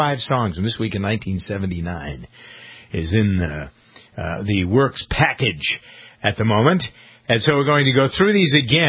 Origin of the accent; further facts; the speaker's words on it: Boston, Massachusetts, United States; I come from Boston, Massachusetts.